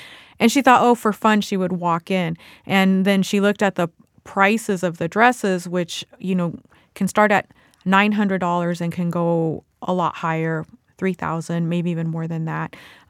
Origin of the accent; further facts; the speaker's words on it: Chula Vista, California, United States; And I was born and raised in Chula Vista, and I'm there all the time myself.